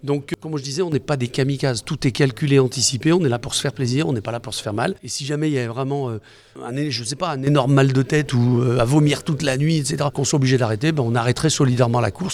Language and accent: French; France; alors nous, on est français, on va partir de France